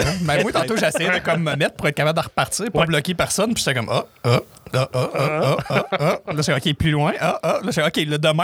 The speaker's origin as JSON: {"language": "French", "town": "Val-d'Or", "region": "Quebec", "country": "Canada", "tie": "born or raised there", "said": "Je viens de Val d'Or d'origine."}